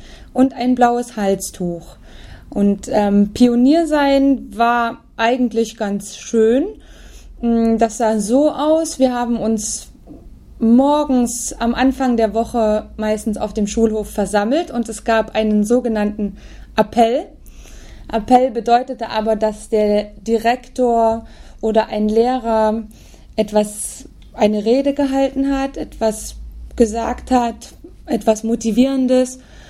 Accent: East Germany, Germany; Ich komme aus Ostdeutschland, das heißt, ich habe in der ehemaligen DDR gelebt. Und als ich in die Schule kam, gab es die DDR auch noch.

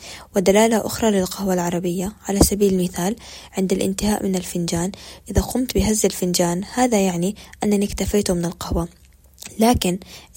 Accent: Jordan; بلدي الأردن مليء بالعادات والتقاليد الجميلة التي أحب أن أنقلها للعالم

